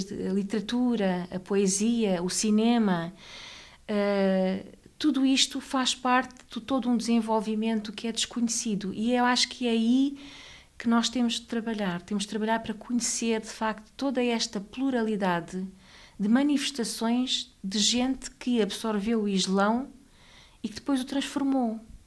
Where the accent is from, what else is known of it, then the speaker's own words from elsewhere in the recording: Portugal; não gostaria que me chamassem Fátima ou Fernanda, porque sou portuguesa.